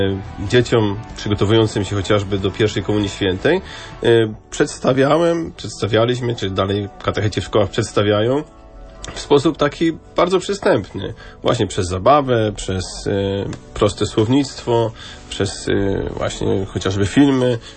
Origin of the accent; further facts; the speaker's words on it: Rzeszów, Subcarpathian Voivodeship, Poland; jestem z Rzeszowa.